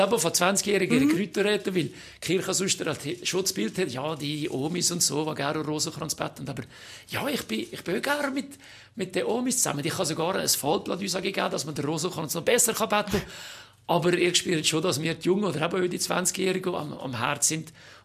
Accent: Switzerland

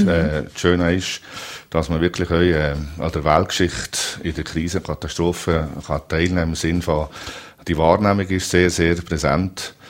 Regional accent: Valais, Switzerland; born or raised there

